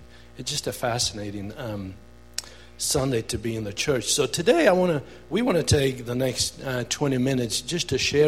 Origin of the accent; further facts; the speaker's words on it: Korçë, Korçë County, Albania; English is a second language; I met in my hometown for the first time a group of foreigners that somehow they had been allowed through the country of Albania to be and visit my hometown, the town of Korça.